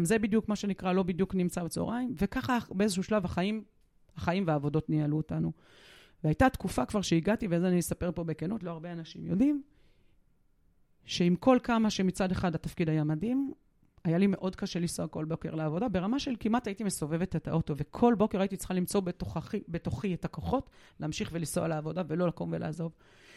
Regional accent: Nazareth Illit, Northern District, Israel; בצעירותי אני גדלתי בנצרת עילית, אמא שלי נפטרה כשאני הייתי בת 9

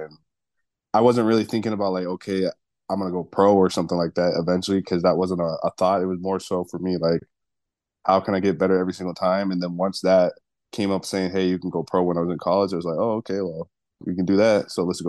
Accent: Wisconsin, United States; I think just because I grew up in Wisconsin, I've always been quiet, and hardworking.

